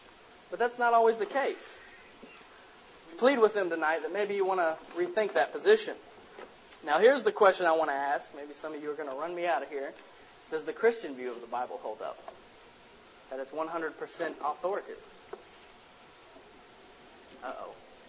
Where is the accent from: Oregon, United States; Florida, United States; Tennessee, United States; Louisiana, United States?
Tennessee, United States; You know, I'm from Tennessee, so, you know, I saw it on the way here tonight.